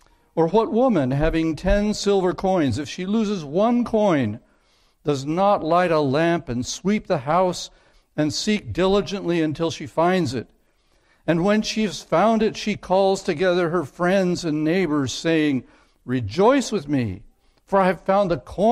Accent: Clay Center, Kansas, United States; I was in the booming town of Clay Center, Kansas, which was my hometown

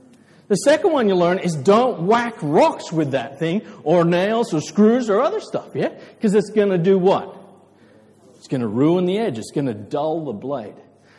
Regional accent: Sepik, Papua New Guinea; I grew up in Sepik Village. I was given a bush knife when I was this tall.

